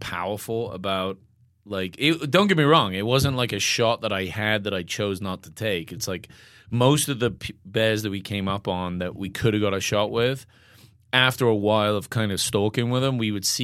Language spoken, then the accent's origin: English; England, United Kingdom; now in United States; knowing very little and that I'm English